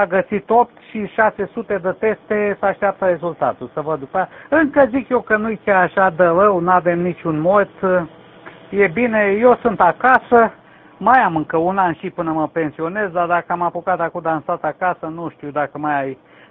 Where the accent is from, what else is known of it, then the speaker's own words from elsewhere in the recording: Romania; sunt român al nostru.